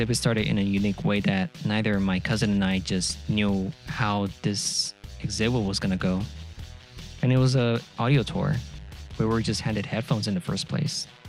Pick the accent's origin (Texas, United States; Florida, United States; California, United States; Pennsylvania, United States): California, United States; Los Angeles; So over the break, I went back to my hometown, back to LA, where I brought my cousin along with me to experience the House of Kong.